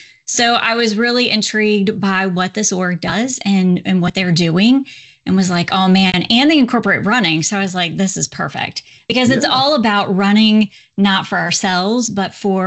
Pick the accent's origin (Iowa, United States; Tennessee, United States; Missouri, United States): Iowa, United States; I could not train in heat and humidity. I'm from Iowa.